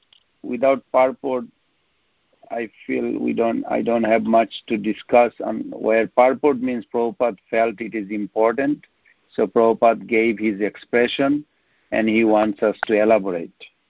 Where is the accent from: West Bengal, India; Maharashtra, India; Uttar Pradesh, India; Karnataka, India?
West Bengal, India; We come from Bengal, and majority, I don't know the rest of the India, but in Bengal, majority people actually follow the Ekadashi according to their calendar.